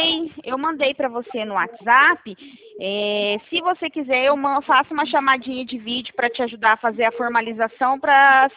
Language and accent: Portuguese; Americana, São Paulo, Brazil; Ó, eu sou aqui de Americana, São Paulo.